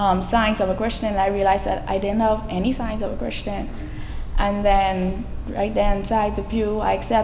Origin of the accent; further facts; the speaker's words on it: Nassau, New Providence, Bahamas; I'm from Nassau, Bahamas.